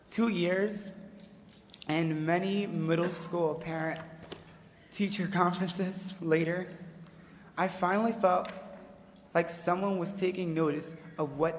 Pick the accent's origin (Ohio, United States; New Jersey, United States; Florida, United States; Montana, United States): New Jersey, United States; Paterson; born there; I was born in Paterson, New Jersey.